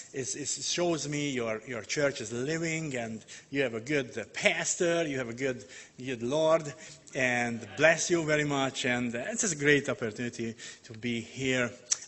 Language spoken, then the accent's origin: English; Hungary; English is a second language; moved away; I'm a missionary from Hungary. I'm born in Hungary and raised up in Hungary